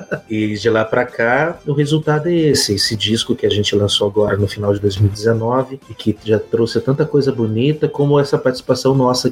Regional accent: Ilha Solteira, São Paulo, Brazil; Pereira Barreto, que é aqui no interior do estado, pertinho da minha cidade natal, Ilha Solteira

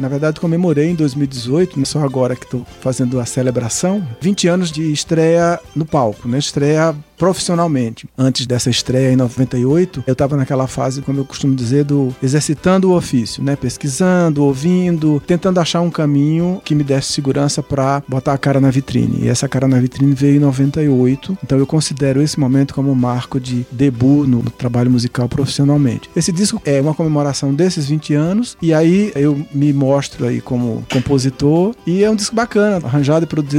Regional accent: Juazeiro do Norte, Ceará, Brazil; born there; Eu nasci lá no interior do Ceará, Juazeiro do Norte, na região do Cariri

